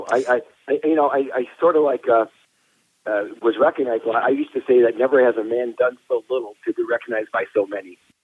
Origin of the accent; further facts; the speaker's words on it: Wisconsin, United States; now in Los Angeles, United States; I live in L.A., but I'm from Wisconsin with a very large family.